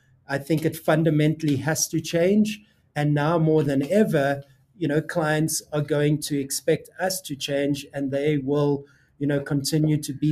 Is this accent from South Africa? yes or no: yes; South Africa; you know, for when we did South African tourism, you know, we're South African and we're African.